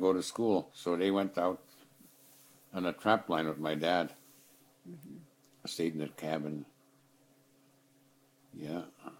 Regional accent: Kanakanak, Alaska, United States; Well, I was born in Kanakanak Hospital right down here.

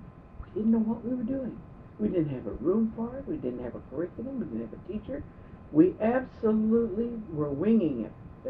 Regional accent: Rocky Mountains, United States; I came here from the Rocky Mountain area, which is really quite provincial and bigoted.

